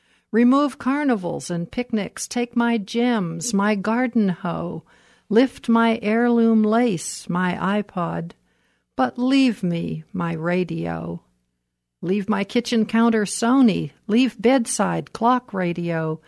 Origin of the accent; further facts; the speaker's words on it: Yellow Springs, Ohio, United States; I'm from Yellow Springs.